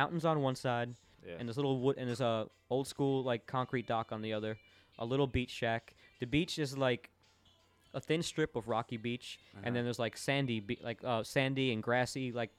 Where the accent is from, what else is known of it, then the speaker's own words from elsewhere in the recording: Orlando, Florida, United States; Hurricane Irma makes an eastern turn and slams into my hometown of Orlando, Florida.